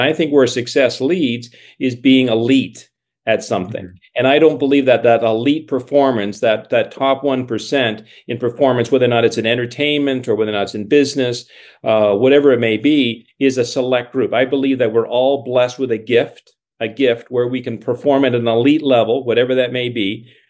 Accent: Canada; So I'm a dual citizen. I was raised in Canada.

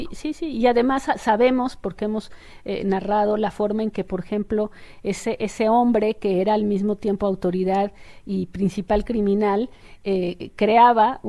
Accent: Mexico; nosotros como mexicanos

